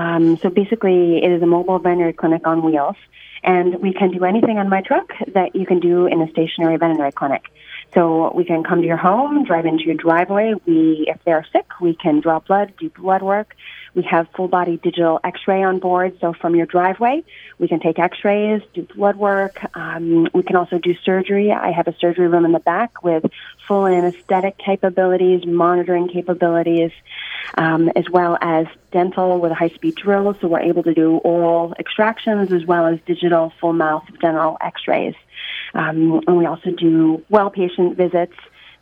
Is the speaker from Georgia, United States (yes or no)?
no; Maine, United States; Well, I'm originally from Maine. I went to undergrad at the University of Maine at Orono